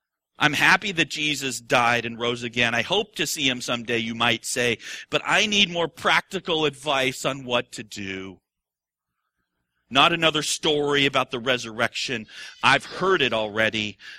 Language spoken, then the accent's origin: English; United States; I'm so proud to be an American, aren't you? Man, I love that I'm an American.